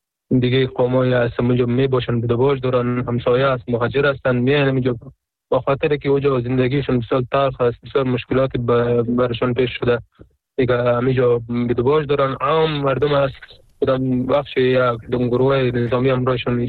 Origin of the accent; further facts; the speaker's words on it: Afghanistan; در اصل افغان و کل افغان هستیم، چی اون پشتون هستیم، ما پشتون هستیم